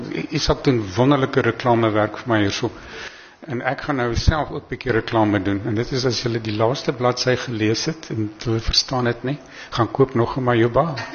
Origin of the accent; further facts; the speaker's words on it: Mpumalanga, South Africa; daar waar ek vandaan kom, Oost-Transvaalse Hoofveld, het najaarsreën spesifiek 'n baie besondere betekenis